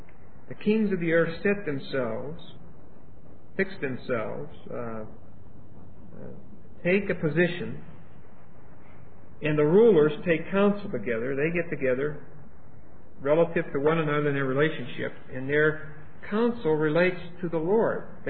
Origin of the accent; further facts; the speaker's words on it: Pittsburgh, Pennsylvania, United States; back in my hometown of Pittsburgh, there's an amusement park called Kennywood.